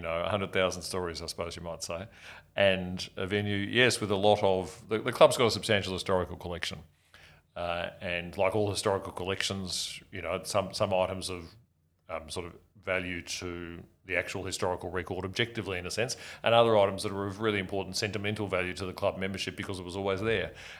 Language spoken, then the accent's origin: English; Canberra, Australian Capital Territory, Australia; So I grew up in Canberra